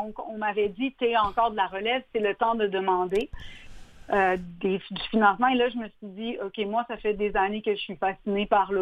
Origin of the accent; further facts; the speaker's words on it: Quebec, Canada; also born or lived in Gaspésie; now in Montreal, Canada; mon arrivée sur la Côte-Nord, parce que j'ai grandi sur la Côte-Nord.